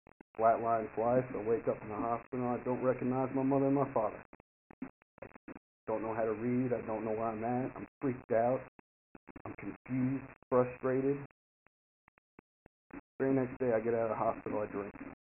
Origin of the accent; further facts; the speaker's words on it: Roswell, United States; I grew up here in Roswell, and normal childhood and everything, and always felt a little off.